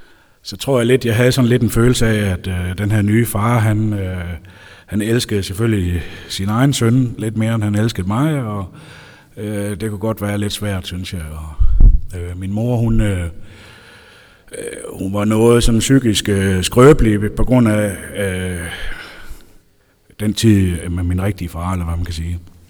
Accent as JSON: {"language": "Danish", "town": "Aarhus", "region": "Central Denmark Region", "country": "Denmark", "tie": "born there", "said": "Men jeg er født i Aarhus"}